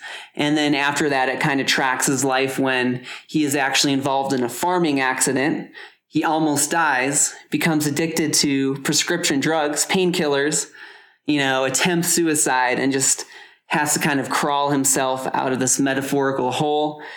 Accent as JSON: {"language": "English", "town": "Fargo", "region": "North Dakota", "country": "United States", "tie": "born or raised there", "said": "I grew up in the Midwest, as I've mentioned many times. I grew up in Fargo, North Dakota"}